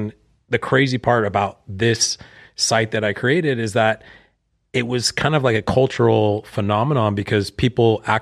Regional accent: California, United States; OC, I'm from Orange County. So I saw the Real Housewives and I was just like, wow, I'm like, these are all my neighbors.

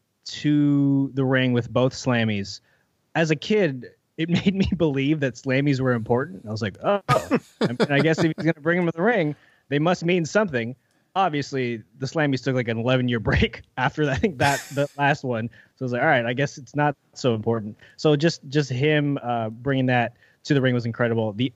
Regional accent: Canada; also born or lived in United States; I was also an American. I was born in America. So, and then I moved to Canada because of my dad's job. It was a lot of, I was torn inside, guys. Like an American living in Canada, like trying to please both sides.

